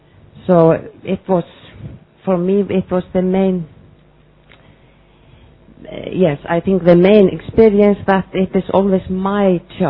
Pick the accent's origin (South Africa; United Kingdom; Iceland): Iceland; I'm from Iceland.